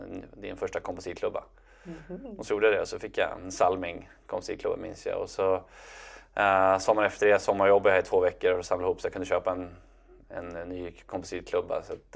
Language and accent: Swedish; Västerås, Västmanland County, Sweden; det var skönt att få spela så länge som möjligt hemma i Västerås och ha tryggheten liksom och alla nära och kära och vänner